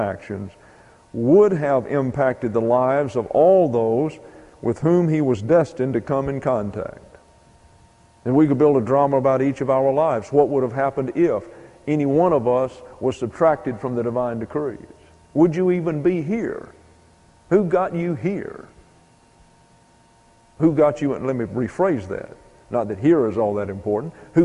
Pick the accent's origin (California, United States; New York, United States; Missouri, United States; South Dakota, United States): Missouri, United States; St. Louis; born there; What would have happened if I was not born in St. Louis?